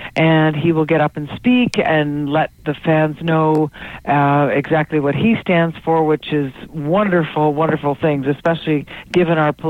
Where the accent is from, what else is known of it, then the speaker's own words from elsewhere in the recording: Canada; I guess being Canadian and being from the land where we have Medicare for all